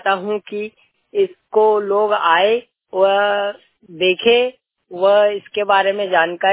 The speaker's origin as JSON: {"language": "Hindi", "town": "Shukrawasa", "region": "Madhya Pradesh", "country": "India", "said": "हमारे देवास में दो देवियों के वास से ही देवास शहर का नाम देवास पड़ा है। वह मेरा गाँव सुक्रवासा, इसमें भी एक खास बात यह है कि मेरे गांव में 12 बीघा का बरगद का पेड़ है"}